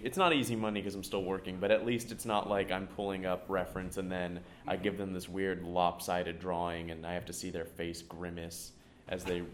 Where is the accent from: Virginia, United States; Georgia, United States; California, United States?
California, United States; Los Angeles; I'm from Los Angeles, so I don't know what to say.